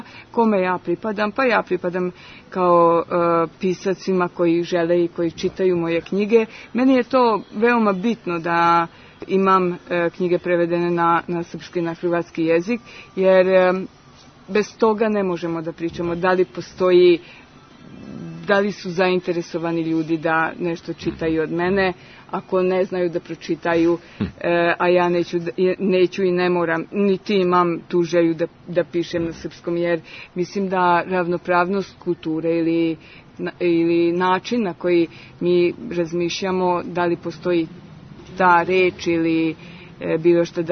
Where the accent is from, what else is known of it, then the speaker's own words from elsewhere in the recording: Subotica, Vojvodina, Serbia; Kažem, ja iz Subotice, iz Vojvodine.